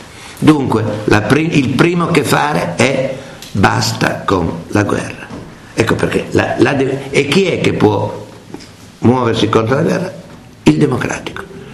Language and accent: Italian; Saluzzo, Piedmont, Italy; born there; ho l'identità di saluzzese perché sono nato a Saluzzo, l'identità di torinese